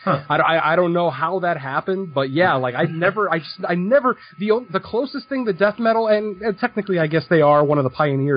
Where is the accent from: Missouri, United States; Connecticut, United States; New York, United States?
Connecticut, United States; Waterbury; Well, born and raised in Waterbury, Connecticut.